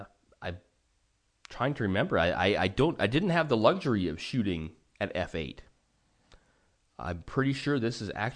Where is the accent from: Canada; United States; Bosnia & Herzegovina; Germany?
Canada; British Columbia; now in Europe; growing up on the West Coast, that's where the sun sets, over the water.